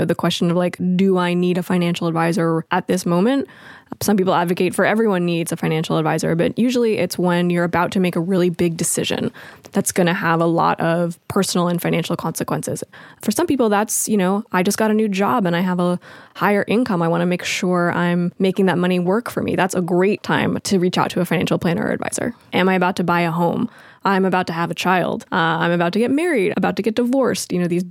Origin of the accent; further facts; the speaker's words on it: Los Angeles, California, United States; I come from a background of music journalism and book editing, so I took a slightly left turn into the finance world, and I grew up in Los Angeles.